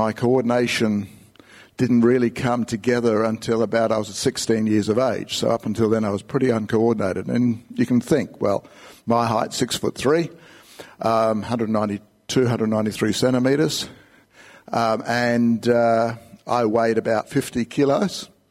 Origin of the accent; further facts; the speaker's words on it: Elizabeth, South Australia, Australia; I grew up in Elizabeth